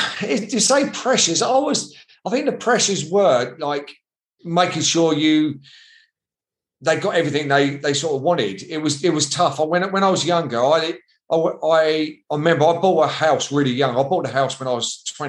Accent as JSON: {"language": "English", "town": "Eastbourne", "region": "South East England", "country": "United Kingdom", "tie": "born or raised there", "lives_now": "Kent, United Kingdom", "said": "No, I'm Eastbourne originally. I was born in Eastbourne, went to school in Eastbourne."}